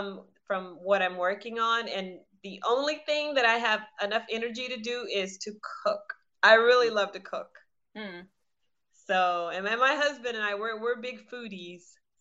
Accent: the South, United States; Oh, honey, I cook. I'm from the South. I cook.

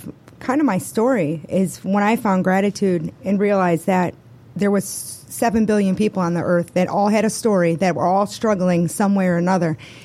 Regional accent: Detroit, Michigan, United States; living in not such a great neighborhood growing up in Detroit and parents that didn't pay much attention to their children.

